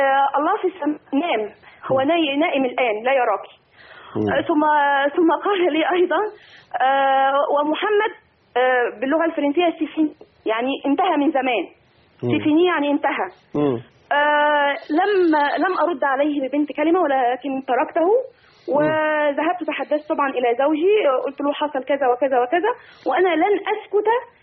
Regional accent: Egypt; also born or lived in Canada; now in Riyadh, Saudi Arabia; انا اساسا مصريه الاصل كنديه الجنسيه.

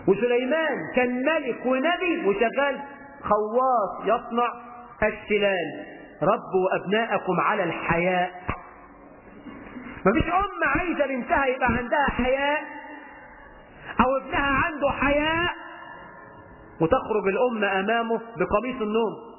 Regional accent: Egypt; واحنا عندنا في مصر امثال تشجع على السرقة.

